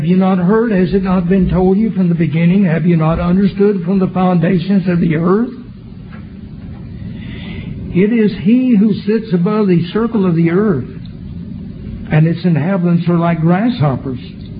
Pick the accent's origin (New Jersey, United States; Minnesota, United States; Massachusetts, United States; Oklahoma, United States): Oklahoma, United States; when I was a young lad growing up in Oklahoma, out in the cotton fields.